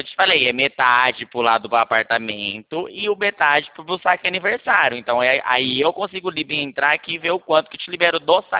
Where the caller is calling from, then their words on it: Rio Claro, São Paulo, Brazil; Claro. De Rio Claro.